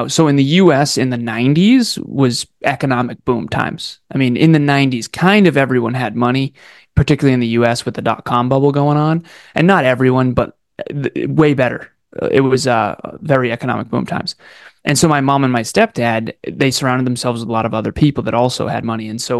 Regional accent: Massachusetts, United States; born there; I was born in Massachusetts, which the U.S. is the largest economy in the world by far.

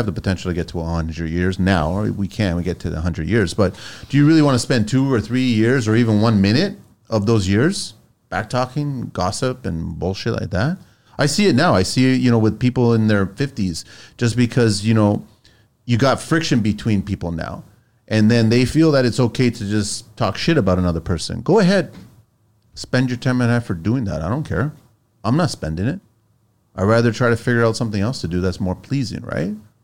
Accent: Pico, Azores, Portugal; So everyone knows I'm from Pico. That's where my family tree is from.

